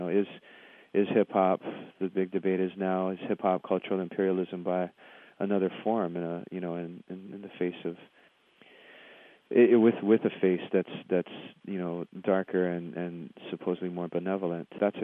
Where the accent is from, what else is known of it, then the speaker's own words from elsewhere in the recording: Honolulu, Hawaii, United States; And I grew up in Honolulu, Hawaii, which is, you know, majority, minority state, whatever that means anymore, you know.